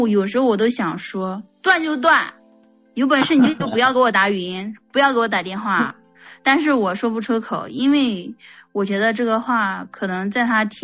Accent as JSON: {"language": "Chinese", "region": "Henan", "country": "China", "said": "我们我我是河南的，我们河南那边就是很早就相亲了"}